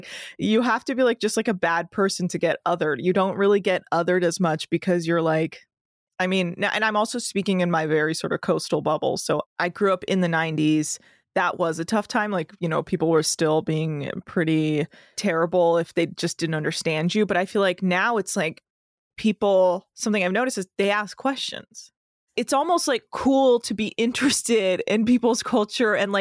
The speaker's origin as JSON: {"language": "English", "region": "California", "country": "United States", "tie": "born or raised there", "said": "I grew up in the Bay Area of California. And so our parents put us in Persian, like speaking and writing classes."}